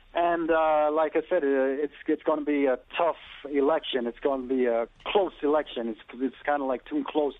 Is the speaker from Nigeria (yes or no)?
no; Jamaica; now in Queens, United States; Hello. Happy New Year. I'm from Jamaica